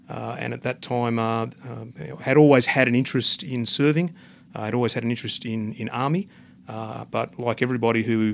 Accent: Canberra, Australian Capital Territory, Australia; also born or lived in Penrith / Adelaide; I was born in Penrith, just outside of Sydney. I did a little stint in Adelaide as a toddler and then moved to Canberra with my family in the late 70s, early 80s. Did all my schooling through Canberra.

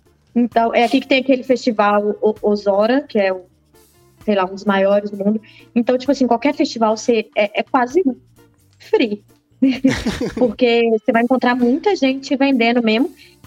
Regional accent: Belo Horizonte, Minas Gerais, Brazil; now in Portugal; Eu sou de BH.

